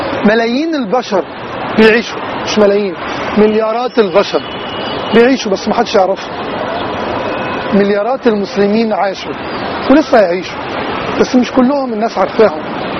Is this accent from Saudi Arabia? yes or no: no; Egypt; زي ما كنا رافعينه في ميدان التحرير وبنقول انا مصري